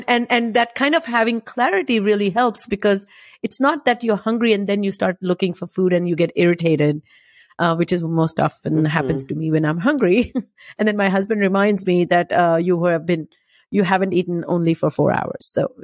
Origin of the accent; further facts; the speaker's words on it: India; I grew up in India and my mom lives with me